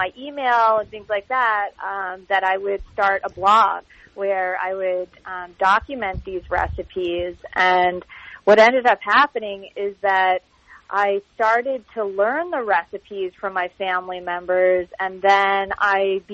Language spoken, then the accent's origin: English; New Jersey, United States; also born or lived in California; now in New York City, United States; I grew up in Jersey, so a lot of Italian food, and then I lived in California for a while, so Mexican and Asian flavors. And then, I mean, living in New York City